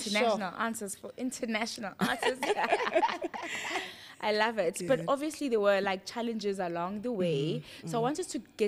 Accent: Mamelodi, Gauteng, South Africa; So I remember vividly, Sissy, growing up in Mamelodi when you took part in some big projects

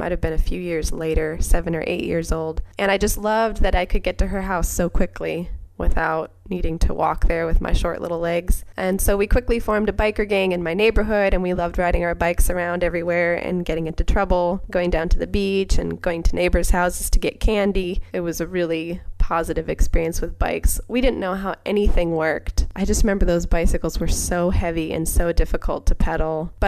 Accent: Ketchikan, Alaska, United States; So I grew up in Ketchikan, which is a pretty small town. It's the biggest town for hundreds of miles, but it's small. It's about 13,000 people, and it's on an island with no road access.

